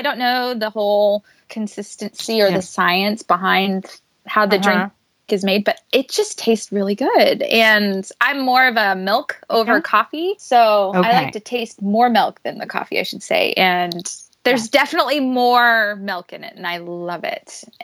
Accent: Pacific Northwest, United States; See, and I'm from the Pacific Northwest here, and we're like all coffee people

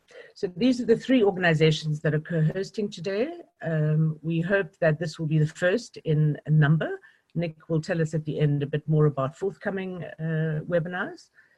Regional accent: South Africa; Cape Town in South Africa, my home country.

